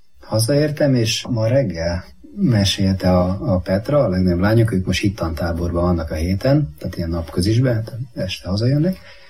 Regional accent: Biatorbágy, Pest, Hungary; a Maja férje. Születésem óta itt Biatorbágyon élek, szintén katolikus családban nőttem fel.

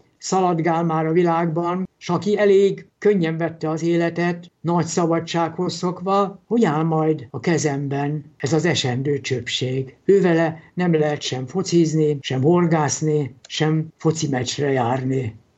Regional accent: Pomáz, Pest, Hungary; born there; nekem van egy aranyos ikertestvérem, és amikor mi születtünk, akkor a család Pomázon lakott. Az Orgona utcában, amely Pomáznak a külső utcája, és a szomszédságban már a cigánytelep található.

